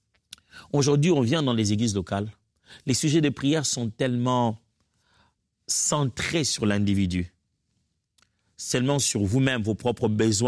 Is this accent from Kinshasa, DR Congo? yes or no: yes; Kinshasa, DR Congo; C'est un pasteur chez nous à Kinshasa.